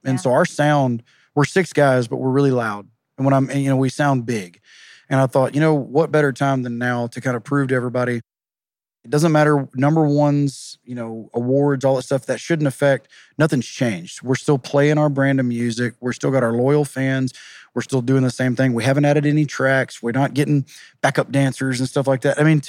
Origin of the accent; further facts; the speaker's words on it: Groveton, Texas, United States; I was raised in Groveton.